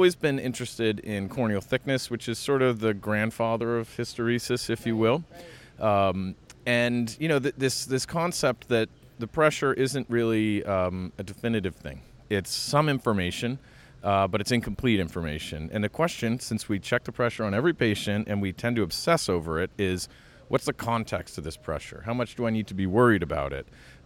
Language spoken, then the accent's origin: English; New York City, New York, United States; And yep, we're in my hometown of New York City.